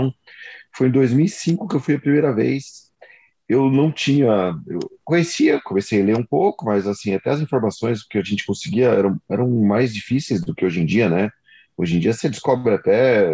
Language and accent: Portuguese; Jundiaí, São Paulo, Brazil; Antigamente eu sou de Jundiaí, né?